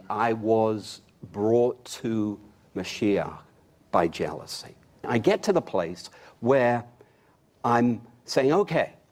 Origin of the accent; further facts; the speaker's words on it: London, United Kingdom; moved away as an adult; now in United States; I was born in London, England, to a secular Jewish prosperous family.